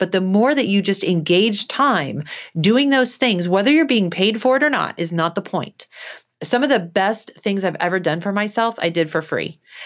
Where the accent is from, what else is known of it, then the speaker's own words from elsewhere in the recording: Midwest, United States; when I was growing up, and I was growing up in the Midwest, there was sort of this Christian belief system where I lived